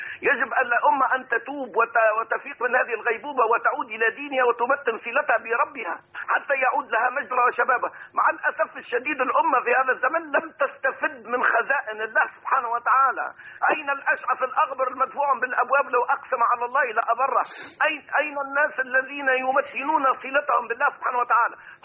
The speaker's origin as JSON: {"language": "Arabic", "country": "Tunisia", "said": "أنا العبد الضعيف من تونس"}